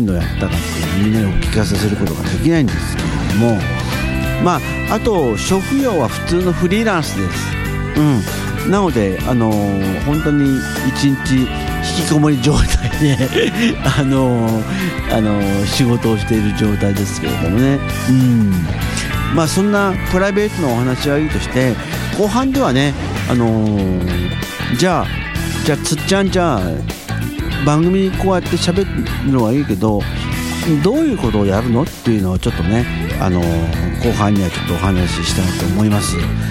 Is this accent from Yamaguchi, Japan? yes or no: no; Nerima, Tokyo, Japan; 東京練馬区出身です。東京練馬区出身の年齢は今年で47あります。